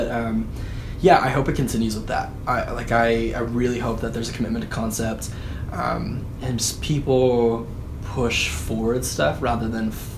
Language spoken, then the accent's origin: English; San Diego, California, United States; now in Los Angeles, United States; since moving to L.A., because, I mean, I grew up in San Diego and did, like, band stuff and played in, like, kind of pop rock bands